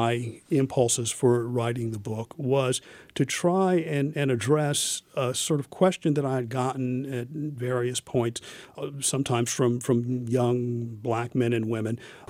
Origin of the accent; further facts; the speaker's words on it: West Virginia, United States; Yes, I do. I grew up in West Virginia. My parents got me my first gun when I was 14 years old.